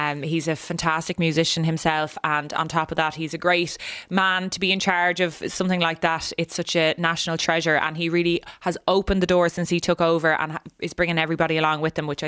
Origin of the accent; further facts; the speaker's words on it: Dublin, Leinster, Ireland; as a young musician growing up in Dublin